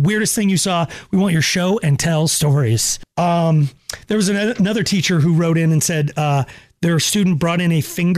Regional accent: Longmont, Colorado, United States; growing up in Longmont when it was really small

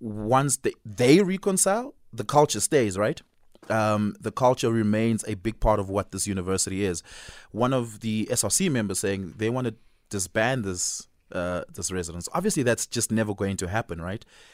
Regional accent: Johannesburg, Gauteng, South Africa; I grew up in Johannesburg

